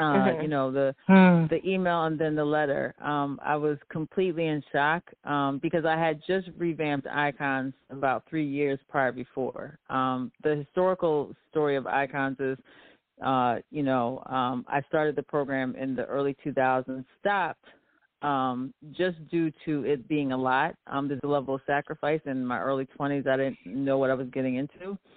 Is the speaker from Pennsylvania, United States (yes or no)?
yes; Radnor Township, Pennsylvania, United States; also born or lived in Philadelphia; So I was born in North Philadelphia, and then my mother was diagnosed with multiple sclerosis, and she lost her eyesight due to it around the age of four. And then we moved out with my grandparents out to the mainland portion of Radnor Township